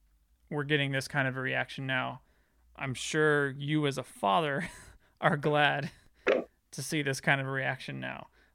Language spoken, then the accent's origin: English; Texas, United States; moved away; I mean, because I'm from Texas, where I remember when I moved here, you know, people were telling me, oh, you probably want to, like, you know, have a gun and all that kind of stuff.